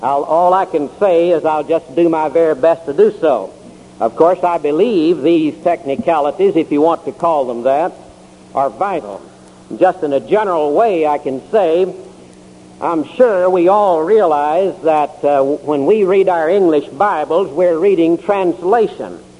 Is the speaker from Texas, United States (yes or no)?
yes; Texas, United States; said that I am a native Texan so as to get rid of that prejudice that I'm a Californian.